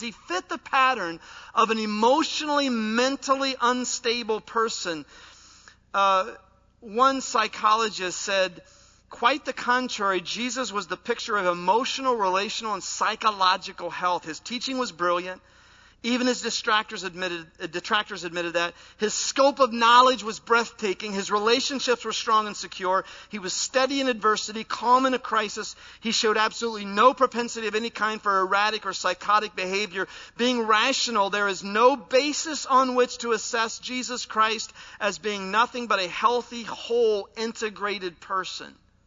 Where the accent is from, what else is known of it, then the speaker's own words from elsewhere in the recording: Ohio, United States; I was raised in Appalachia, eastern Licking County, Ohio's Appalachia.